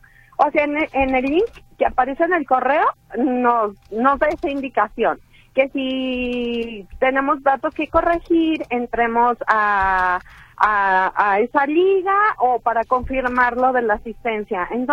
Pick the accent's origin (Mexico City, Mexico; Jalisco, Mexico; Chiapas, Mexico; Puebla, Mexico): Jalisco, Mexico; Tepatitlán; yo soy de Tepatitlán, lo hicieron de los ganadores que vamos desde aquí, desde Tepatitlán